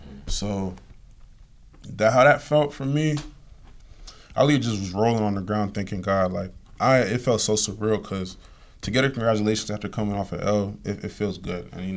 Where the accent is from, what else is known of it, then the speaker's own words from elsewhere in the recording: Maryland, United States; Like, I grew up in Maryland my whole life.